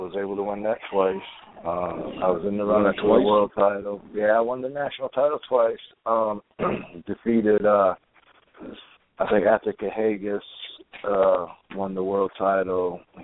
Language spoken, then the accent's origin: English; United States; where my hometown people thought that I won that belt.